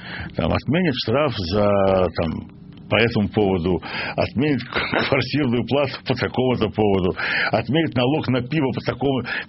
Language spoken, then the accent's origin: Russian; Baku, Azerbaijan; Даже в моем родном городе Баку стоит Трамп какой-то билдинг.